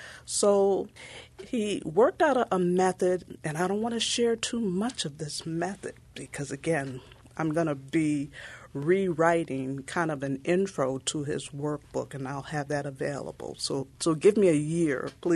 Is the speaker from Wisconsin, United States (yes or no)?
no; East Chicago, Indiana, United States; So I'm actually from East Chicago, Indiana.